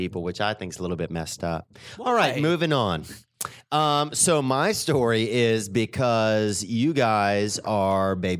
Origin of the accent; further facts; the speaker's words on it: Covington, Louisiana, United States; From Covington, Louisiana. It's like north of New Orleans across Lake Pontchartrain.